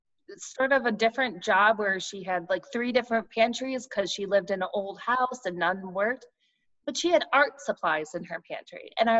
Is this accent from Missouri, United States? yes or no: no; Rochester, New York, United States; I love this question because of being born and raised in Rochester, and I think Rochester has so much to offer.